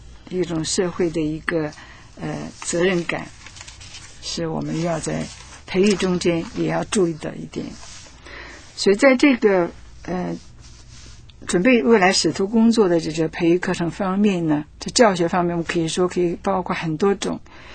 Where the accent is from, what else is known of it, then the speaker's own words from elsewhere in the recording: China; 我们是中国人，是现代的中国人